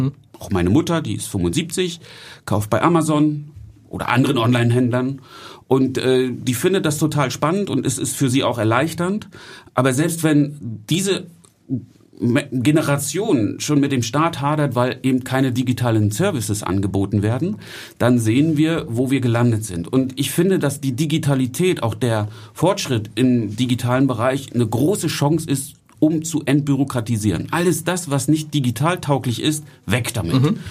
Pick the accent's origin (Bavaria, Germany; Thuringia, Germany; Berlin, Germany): Berlin, Germany; Und ich komme jetzt aus Berlin